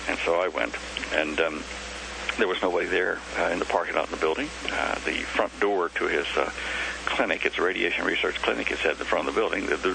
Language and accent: English; Australia; now in United States; Yeah, I hold dual citizenship between the two countries. So what? I'm an Aussie, you say. And a Yank at the same time.